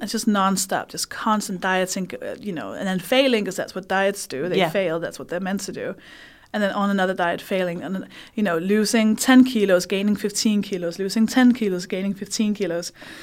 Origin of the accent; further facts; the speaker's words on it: Denmark; English is a second language; I grew up partly with my grandfather